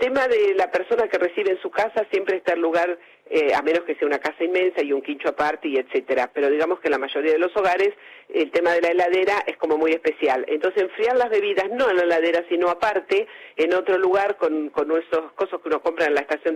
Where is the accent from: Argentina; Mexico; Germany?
Germany; Spanish is a second language; Soy alemana, pronuncio todas las letras